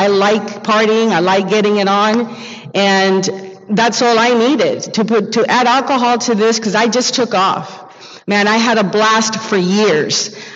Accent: Nicaragua; now in United States; I was born and raised in Nicaragua

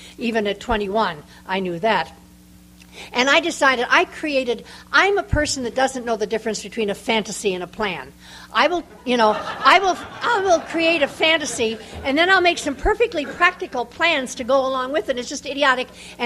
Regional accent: Midwest, United States; I was born and brought up in the Middle West, and I was kind of an odd kid

